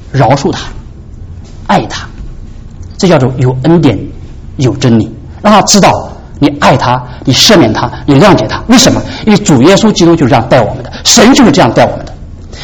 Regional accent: China; 我们中国人说叫理直什么气壮嘛

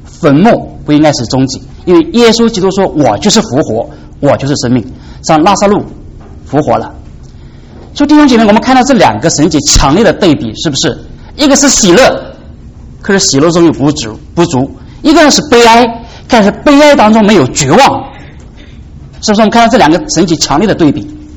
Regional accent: China; 我们上次也说了，我们中国人讲世界上没有不散的宴席

